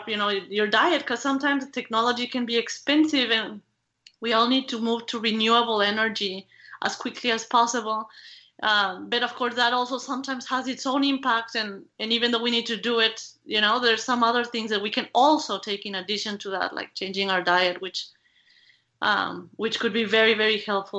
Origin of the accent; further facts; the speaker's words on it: Mexico; I am from Mexico, and in Mexico, people love telenovelas.